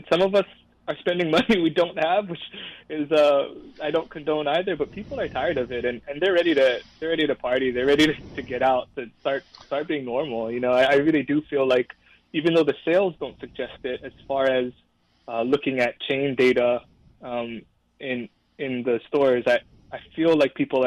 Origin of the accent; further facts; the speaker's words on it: Kauai, Hawaii, United States; I love Hawaii. Born and raised on Kauai.